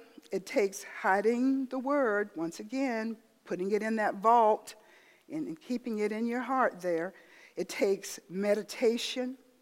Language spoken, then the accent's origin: English; South Carolina, United States; I was raised in the South, about 60 miles from the coast off of South Carolina.